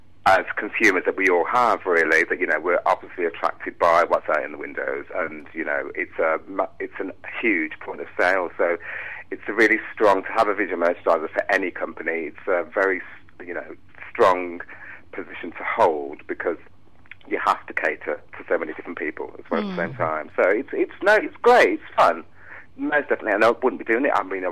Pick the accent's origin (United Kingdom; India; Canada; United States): United Kingdom; Birmingham, West Midlands; Originally from Birmingham.